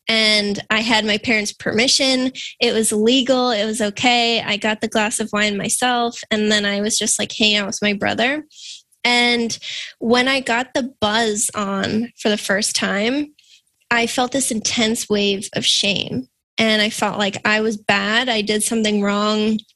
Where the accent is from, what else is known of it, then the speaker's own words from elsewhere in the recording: Boston, Massachusetts, United States; I am from the Boston area, so I grew up here and never left.